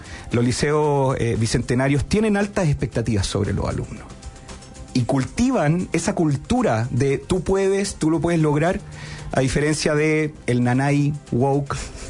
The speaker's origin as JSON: {"language": "Spanish", "town": "San Fernando", "region": "O'Higgins", "country": "Chile", "said": "Yo soy colchagüino, soy de San Fernando, y Colchagua fue justamente una de las provincias conejillos de India"}